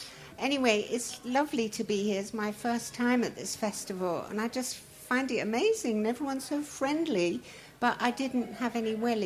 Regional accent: Iran; And I'm from Iran, or what was then Persia.

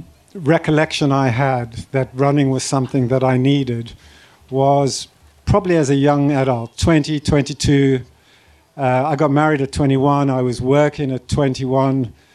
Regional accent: South Africa; And I grew up in South Africa, and I was in a boarding school in the middle of nowhere in South Africa.

